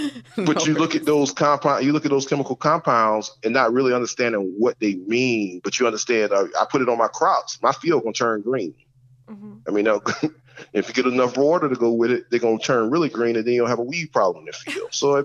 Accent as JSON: {"language": "English", "region": "the South", "country": "United States", "tie": "born or raised there", "said": "And being a Southerner, I think, I was raised in the South. I wasn't raised in the North."}